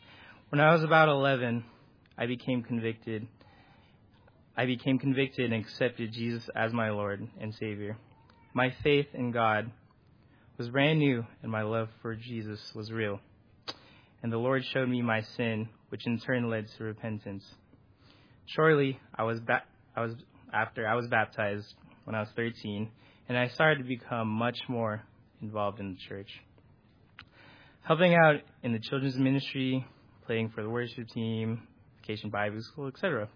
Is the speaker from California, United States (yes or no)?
yes; San Francisco, California, United States; I was born on July 21st. 1996, in the beautiful city of San Francisco. I lived in Northern California for half of my life.